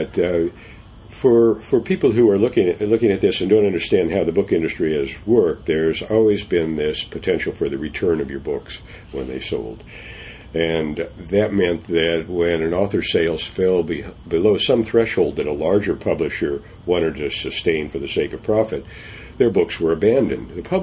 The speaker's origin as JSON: {"language": "English", "town": "The Dalles", "region": "Oregon", "country": "United States", "tie": "born or raised there", "said": "I grew up in the Dalles, Oregon, which is on the Columbia River, about 80 miles east of Portland, high desert."}